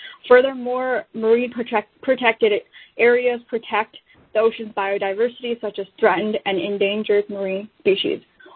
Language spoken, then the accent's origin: English; Boston, Massachusetts, United States; Growing up in Boston, I always remember biking with my friends and family around Boston Harbor